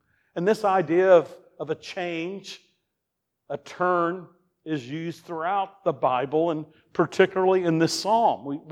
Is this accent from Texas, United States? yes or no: yes; Texas, United States; but where I grew up in Texas, it was sung.